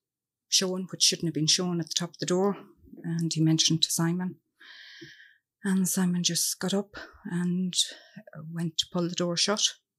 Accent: County Cavan, Ireland; And I'm from Cavan.

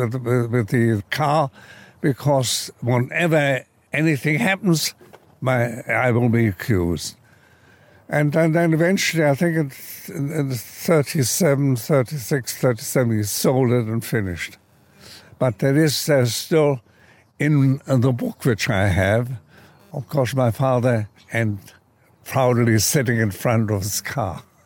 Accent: Berlin, Germany; English is a second language; moved away; My family were religious, and I sang in the choir in the old synagogue in Berlin.

